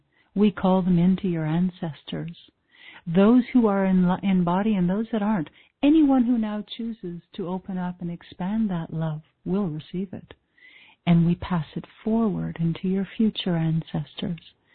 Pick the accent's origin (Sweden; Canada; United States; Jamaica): Canada; It's all these Canadians. I'm Canadian.